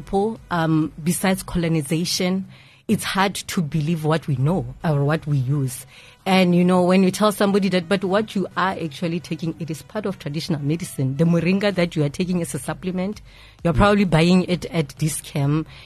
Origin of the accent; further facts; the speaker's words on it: Thaba Nchu, Free State, South Africa; And this has been reported in my hometown, which is Tabanchu